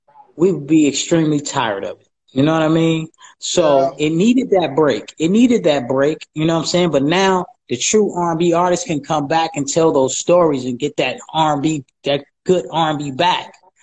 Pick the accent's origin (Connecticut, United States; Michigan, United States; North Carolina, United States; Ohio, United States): Ohio, United States; Cleveland; I'm actually from Cleveland. From Cleveland, Ohio.